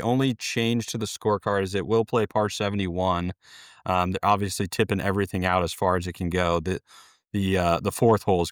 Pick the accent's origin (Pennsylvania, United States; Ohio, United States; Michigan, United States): Ohio, United States; Columbus; number one in my hometown here in Columbus, Ohio, the Nationwide Children's Hospital Championship